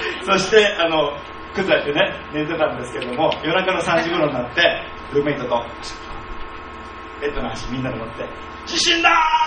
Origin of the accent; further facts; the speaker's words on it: Australia; Japanese is a second language; 私はオーストラリア出身で、